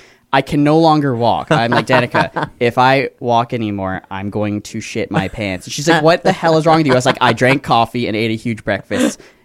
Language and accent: English; Florida, United States; And we're like, "Dude, we're from Florida. We don't know."